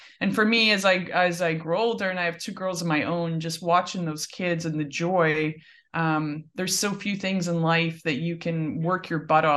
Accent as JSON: {"language": "English", "region": "Scotland", "country": "United Kingdom", "tie": "born or raised there", "said": "all the way at the beginning puts me back in a farm in Scotland. And growing up in Scotland, you know, everyone's got a set of golf clubs."}